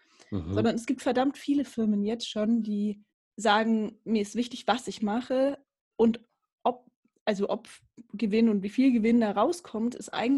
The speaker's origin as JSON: {"language": "German", "town": "Erlangen", "region": "Bavaria", "country": "Germany", "tie": "born or raised there", "said": "Ursprünglich komme ich aus Erlangen, geboren bin ich in Erlangen. Ah, jetzt wohne ich im Fürther Landkreis, also nicht weit von Erlangen entfernt. Ja, okay. Bin zurück in meine fränkische Heimat."}